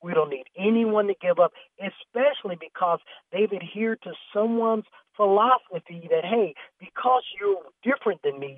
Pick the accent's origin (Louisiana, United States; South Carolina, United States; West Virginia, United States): West Virginia, United States; I'm from West Virginia, a small place there, you know, the Appalachian is really tough.